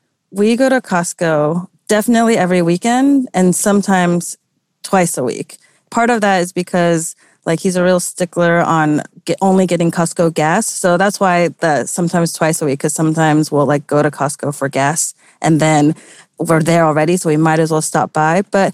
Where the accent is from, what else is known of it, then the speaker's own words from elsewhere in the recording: Taiwan; because I'm from Taiwan